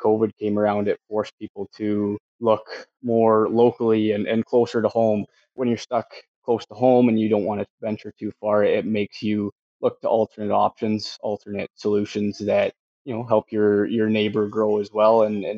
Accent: Canada; that helps us remember why we're Canadian and to help our neighbor.

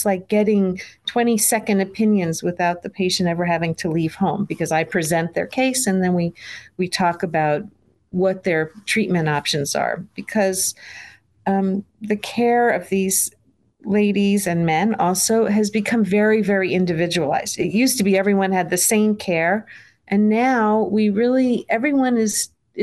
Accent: New York, United States; So I grew up in New York, and my father was a general surgeon

